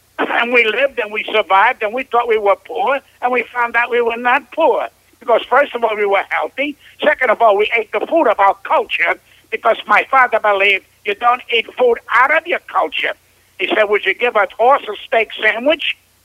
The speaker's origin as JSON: {"language": "English", "town": "Brooklyn", "region": "New York", "country": "United States", "tie": "born or raised there", "said": "I grew up in Brooklyn."}